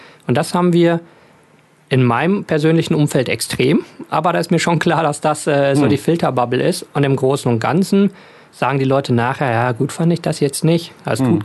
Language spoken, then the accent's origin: German; North Rhine-Westphalia, Germany; ich komme ja aus dem Ruhrgebiet